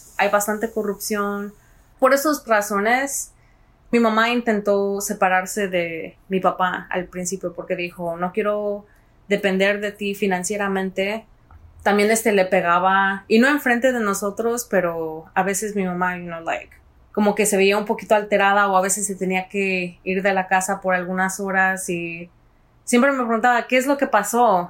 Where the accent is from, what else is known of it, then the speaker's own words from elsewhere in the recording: Nezahualcóyotl, State of Mexico, Mexico; nací en enero 29 del 1996. Y nací y me crié en la Ciudad de México, en una ciudad que se llama Nezahualcóyotl.